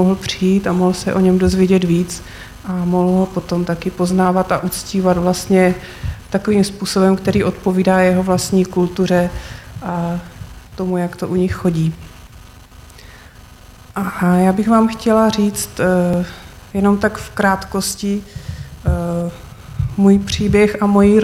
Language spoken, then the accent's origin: Czech; Teplice, Ústí nad Labem Region, Czechia; also born or lived in Ostrava; jak už bylo řečeno, a pocházím původně z Teplic v Čechách, ale potom jsem studovala v Ostravě